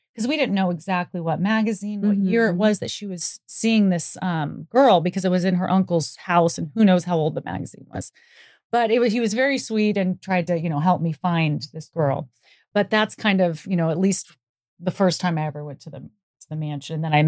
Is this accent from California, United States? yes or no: yes; California, United States; Well, I grew up in Northern California.